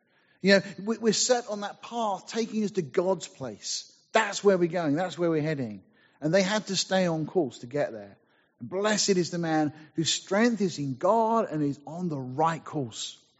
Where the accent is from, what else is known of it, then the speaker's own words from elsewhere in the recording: United Kingdom; being British, of course, we didn't bother taking any raincoats or anything